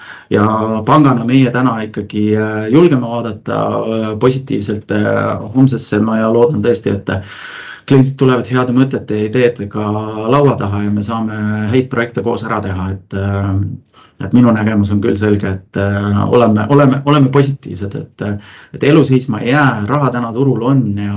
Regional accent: Põlva, Põlva County, Estonia; ise olen ju Põlvast pärit

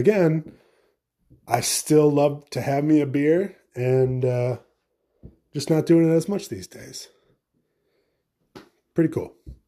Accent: Tennessee, United States; Ugh, I'm from Tennessee. Go Volunteers.

